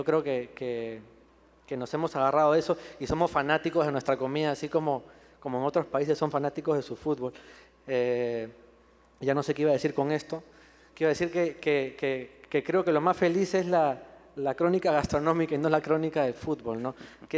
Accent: Peru; Y como peruano, pues, me siento como un equipo de barrio

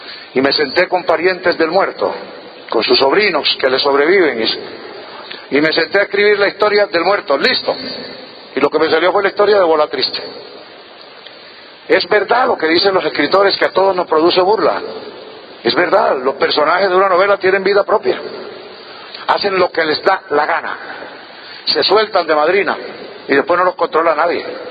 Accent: Cartagena, Region of Murcia, Spain; un poco de mi adolescencia en Cartagena

